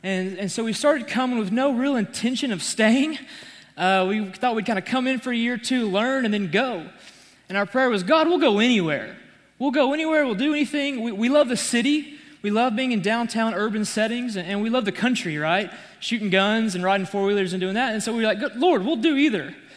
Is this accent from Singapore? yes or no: no; Texarkana, Texas, United States; I grew up in Texarkana. I'm an East Texas guy.